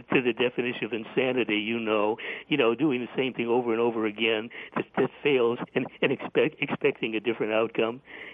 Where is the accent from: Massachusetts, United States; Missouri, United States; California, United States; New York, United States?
Massachusetts, United States; Boston; I grew up in Boston. I've never been in Foxborough.